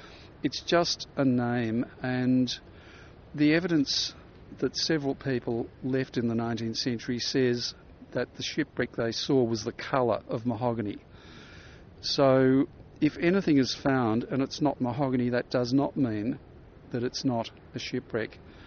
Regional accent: Melbourne, Victoria, Australia; No, I'm not. I'm from Melbourne.

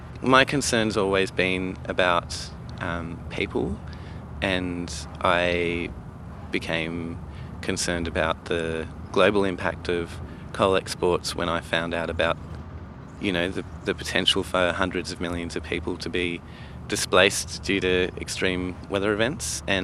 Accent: Newcastle, New South Wales, Australia; I grew up in Newcastle. It's the second largest city in New South Wales, also the world's largest coal port.

